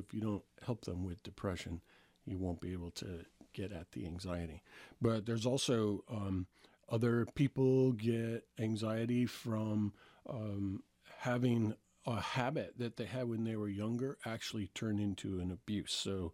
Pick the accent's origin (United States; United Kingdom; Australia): United States; New York; So I was from New York.